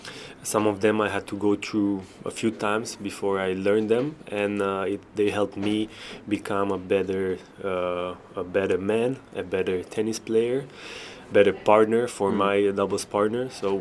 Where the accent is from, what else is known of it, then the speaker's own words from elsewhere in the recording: Romania; I'm from Romania and I see it happening there